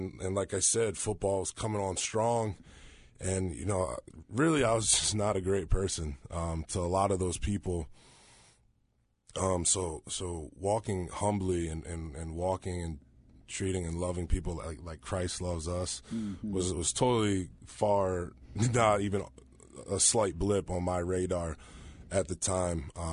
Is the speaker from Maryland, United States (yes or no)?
yes; Maryland, United States; now in Charlottesville, United States; I'm originally from Maryland, so not very far away, about 2.5 to 3 hours. I've been in Charlottesville for, you know, 6 years now.